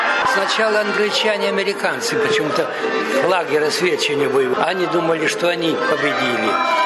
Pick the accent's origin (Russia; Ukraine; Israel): Russia; Klyuchi, Primorsky Krai; born there; Родился я в Приморском крае, Ханкайский район, деревня там Ключи.